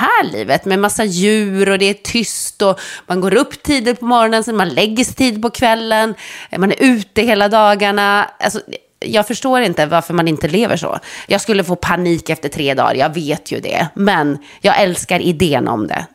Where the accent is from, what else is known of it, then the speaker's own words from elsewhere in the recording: Norrland, Sweden; för jag är själv från Norrland. Jag har själv flyttat från vildmarken.